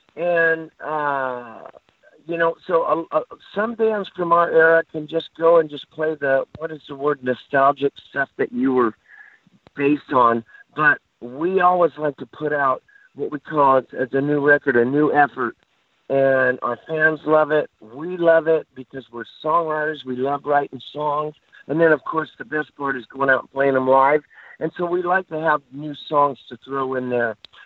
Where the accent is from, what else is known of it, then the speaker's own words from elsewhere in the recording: Oklahoma, United States; I grew up on it in Oklahoma